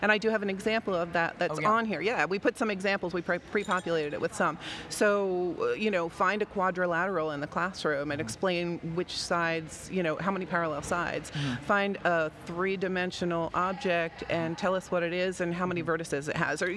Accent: New Jersey, United States; My Twitter handle is … I'm from New Jersey.

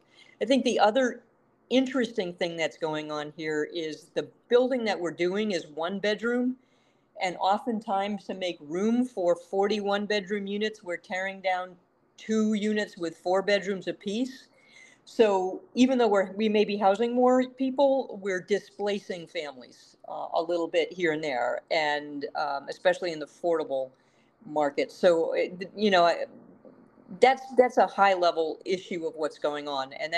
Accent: Winooski, Vermont, United States; I was born and raised in Winooski and have lived here all my life.

